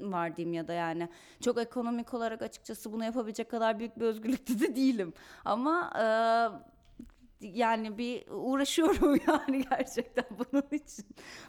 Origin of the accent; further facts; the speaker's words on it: Istanbul, Turkey; Ya ben İstanbul'da doğdum büyüdüm